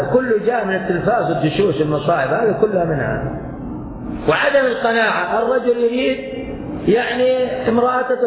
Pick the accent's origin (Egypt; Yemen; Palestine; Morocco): Yemen; Hadhramaut; موجودة عندنا في حضرموت وفي غيرها من الأماكن